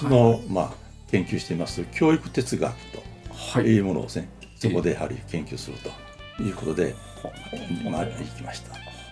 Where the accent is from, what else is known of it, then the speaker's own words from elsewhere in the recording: Kyoto, Japan; 私はそこで生まれまして、生っ粋の京都人でございます。地元の小中高大学も京都でございますし、大学院も京都でございます。そういう意味で、京都離れたことはございません。